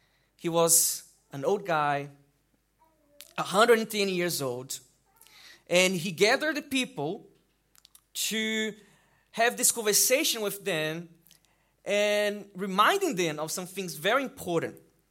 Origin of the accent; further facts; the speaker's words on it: Brazil; And yes, I come from Brazil, and I don't know about here in the UK, but in Brazil, we sometimes have a problem, a situation.